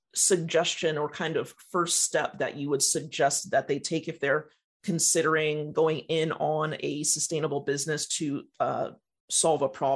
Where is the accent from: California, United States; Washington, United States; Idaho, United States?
California, United States; Los Angeles; I spent 15 years in Los Angeles, just left not too long ago, and 10 years when I was a kid.